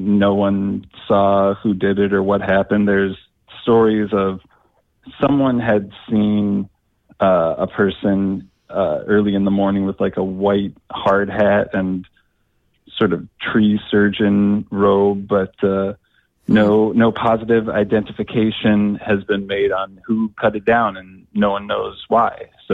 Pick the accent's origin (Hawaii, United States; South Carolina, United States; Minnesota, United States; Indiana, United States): Minnesota, United States; Duluth; So I was raised in Duluth